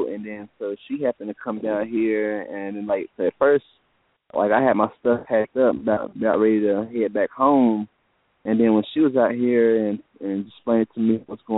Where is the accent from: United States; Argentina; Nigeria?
United States; Shirley, North Carolina; I'm from Shirley, North Carolina.